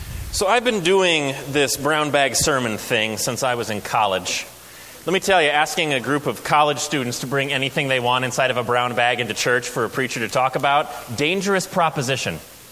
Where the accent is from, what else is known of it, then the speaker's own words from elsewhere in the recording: South Dakota, United States; I did a little growing up in South Dakota. My family has roots there. I would say it's where my people are from.